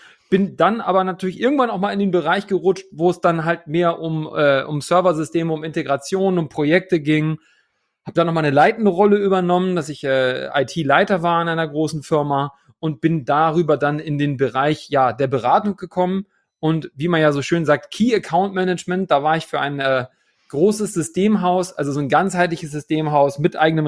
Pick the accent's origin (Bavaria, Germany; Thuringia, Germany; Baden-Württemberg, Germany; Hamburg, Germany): Hamburg, Germany; now in Leipzig, Germany; Moin auch nach Hamburg in meine alte Heimat aus dem wunderschönen Leipzig.